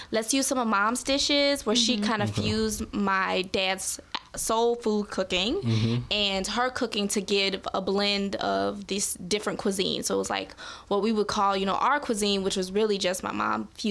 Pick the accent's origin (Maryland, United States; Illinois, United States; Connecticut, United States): Illinois, United States; Chicago; Yes, we were born and raised on the South Side. So we mostly lived, it was really a battle for us because we mostly lived in African-American neighborhoods.